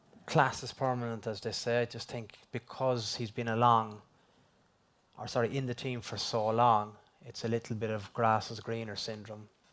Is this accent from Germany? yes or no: no; Ireland; But I think a great thing about being Irish, when you're questioned, you usually produce.